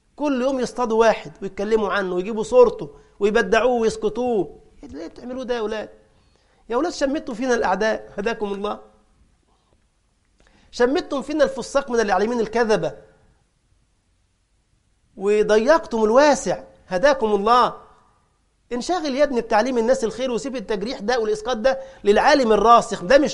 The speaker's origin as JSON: {"language": "Arabic", "country": "Egypt", "said": "هو عندنا في مصر يعني كان يقولوا العلم في الرأس مش في الكراس"}